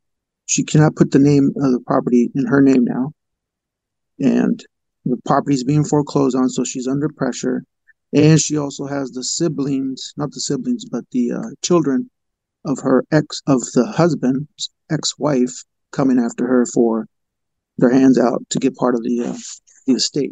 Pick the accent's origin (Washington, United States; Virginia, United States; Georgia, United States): Washington, United States; Hey, Bill. I'm from Washington State, so this question is regarding Washington State.